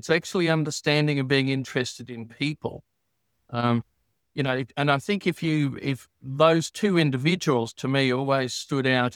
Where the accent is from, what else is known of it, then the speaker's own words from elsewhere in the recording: Australia; because I come from Australia